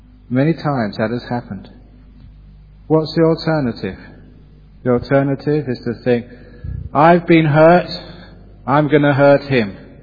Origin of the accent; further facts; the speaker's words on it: Perth, Western Australia, Australia; this was in my hometown of Perth in Australia.